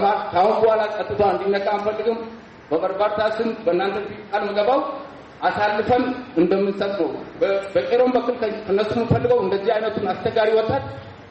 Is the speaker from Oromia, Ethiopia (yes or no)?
no; Dire Dawa, Ethiopia; እኛ ድሬዳዋ ተወልደን ያደግንም ድሬዳዋ ልጆች እያሳደግንባት የኖርንባት ቦታ ነች።